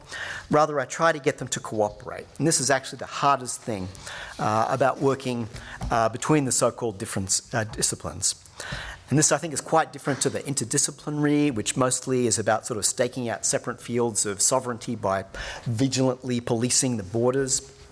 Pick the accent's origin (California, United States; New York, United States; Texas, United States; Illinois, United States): New York, United States; who's written a book about New York, my hometown